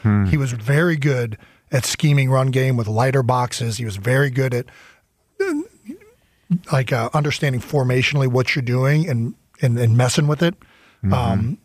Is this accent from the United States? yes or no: yes; Cleveland, Ohio, United States; Part of this is like growing up in Cleveland, I went through this firsthand and sure.